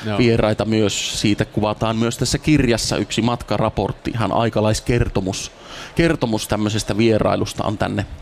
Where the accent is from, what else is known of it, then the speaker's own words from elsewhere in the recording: Nilsiä, North Savo, Finland; vaikka olen kotoisin Nilsiästä, mutta kävin Nilsiän seurakunnan rippileirin Tiirinlahti-nimisessä leirikeskuksessa